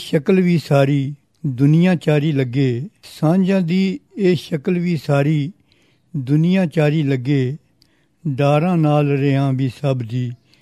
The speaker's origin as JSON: {"language": "Punjabi", "town": "Sialkot", "region": "Punjab", "country": "Pakistan", "lives_now": "Lahore, Pakistan", "said": "ਬੁਨਿਆਦੀ ਤੌਰ 'ਤੇ ਹੁਣ ਤੇ ਬੇਸ਼ੱਕ ਲਾਹੌਰ ਵਿੱਚ ਬੈਠਾ ਹੋਇਆ, ਲੇਕਿਨ ਬੁਨਿਆਦੀ ਤੌਰ 'ਤੇ ਮੇਰਾ ਤਾਲੁਕ ਪਿੰਡ ਨਾਲ ਹੈ। ਸਿਆਲਕੋਟ ਦਾ ਇੱਕ ਪਿੰਡ ਸੀ, ਤਹਿਸੀਲ ਨਰਵਲ ਸੀ ਉਸ ਵੇਲੇ"}